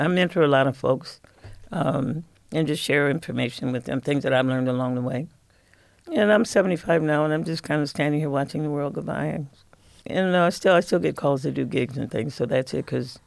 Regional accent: Lansing, Michigan, United States; moved away as an adult; now in Toledo, United States; In 1968, I decided I wanted to see what it was like to live in Toledo. I grew up in Lansing, but I decided, Toledo's not that far.

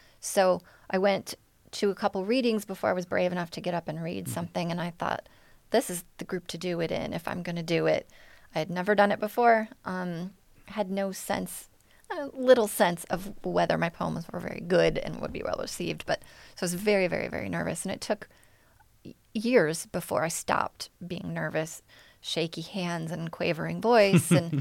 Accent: Ohio, United States; So I'm not the Meat Man from Nebraska. I am the poet from Ohio.

